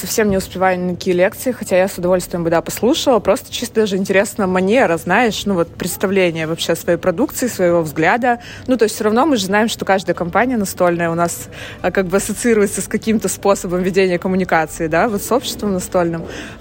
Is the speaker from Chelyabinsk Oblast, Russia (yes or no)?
yes; Chelyabinsk, Chelyabinsk Oblast, Russia; Ну, то есть, так для меня немножко дико, я же из Челябинска.